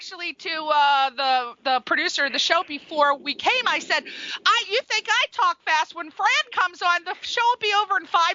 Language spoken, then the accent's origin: English; East Coast, United States; Well, that's because I'm from the East Coast